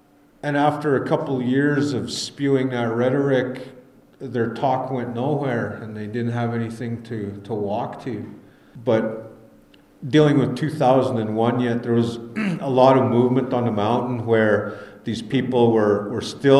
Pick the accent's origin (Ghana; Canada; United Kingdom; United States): Canada; Williams Lake, British Columbia; I'm from Williams Lake. I'm from the community just over the hill where this incident at Gustafson Lake is taking place.